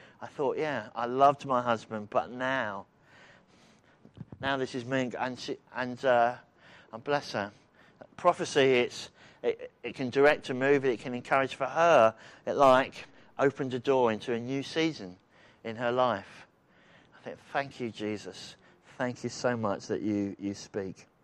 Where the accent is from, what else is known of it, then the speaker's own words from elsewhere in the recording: East Midlands, United Kingdom; So I'm from Northamptonshire.